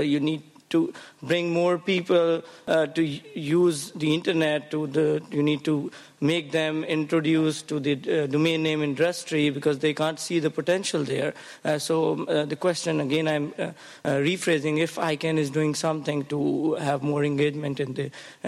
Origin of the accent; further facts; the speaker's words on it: Pakistan; I'm from Pakistan